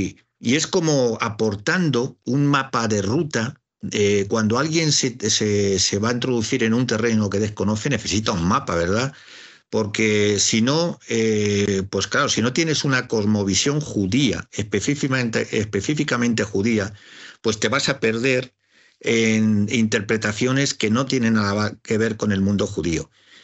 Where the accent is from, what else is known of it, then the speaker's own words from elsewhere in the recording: Toledo, Castilla-La Mancha, Spain; born there; Claro, yo soy nacido en Toledo.